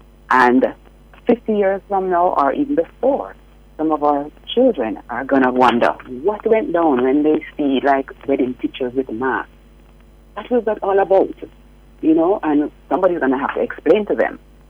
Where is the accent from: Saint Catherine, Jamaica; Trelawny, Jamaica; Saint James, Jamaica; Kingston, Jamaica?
Saint James, Jamaica; as somebody who grew up in St. James